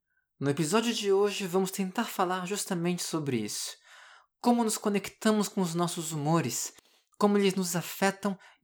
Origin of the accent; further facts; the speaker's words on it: Brazil; now in Montreal, Canada; eu costumo dizer que eu saí do Brasil, em parte ao menos, por causa justamente desses estresses e dessa ansiedade que eu comecei a desenvolver em função de todos os problemas do transporte público e privado em Brasília e em geral no Brasil.